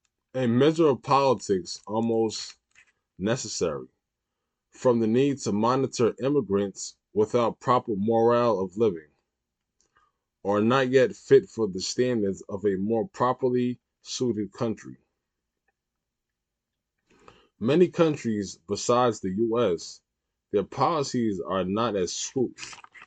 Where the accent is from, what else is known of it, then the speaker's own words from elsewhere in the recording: New York City, New York, United States; In my hometown, New York City, colorectal cancer is the second leading cause of cancer death.